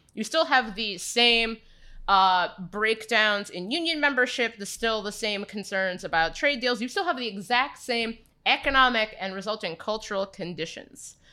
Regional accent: Cincinnati, Ohio, United States; and then I grew up in Cincinnati, which is, Middletown is like a suburb-ish of Cincinnati.

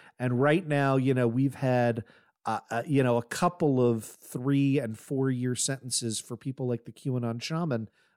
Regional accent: United States; It was just a moment that I hadn't experienced in this country as an American since 9/11, right?

